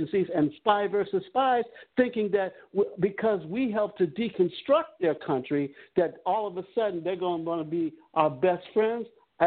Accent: Washington, District of Columbia, United States; I grew up in Washington, D.C., and I remember I've been knowing presidents from Eisenhower to now. Okay, I was born in 1950

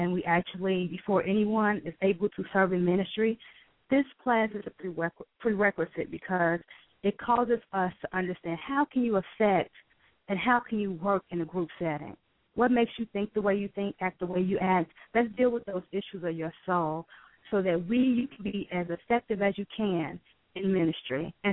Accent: Chicago, Illinois, United States; The project, I grew up in Archer Courts, which is in Chinatown on 22nd Street, and then later in Robert Taylor Homes, that was on State Street.

